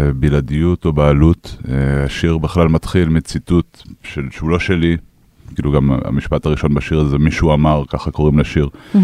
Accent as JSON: {"language": "Hebrew", "town": "Jerusalem", "region": "Jerusalem District", "country": "Israel", "said": "בין לבין עוד היינו בארץ כמה שנים, בירושלים, אבל אני בכל מקרה, למרות שאני לא נמצא פיזית בירושלים, אני ירושלמי"}